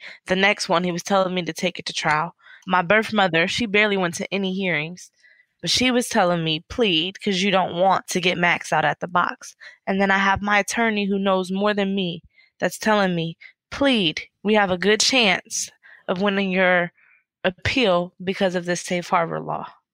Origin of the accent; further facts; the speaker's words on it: Akron, Ohio, United States; I decided that I didn't want to go back to my hometown, Akron, because I didn't want to go back to the same people, the same ways, the same lifestyle.